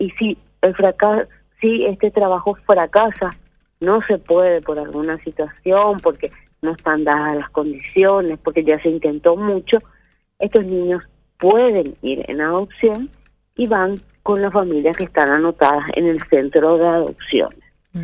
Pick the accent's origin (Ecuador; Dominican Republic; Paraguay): Paraguay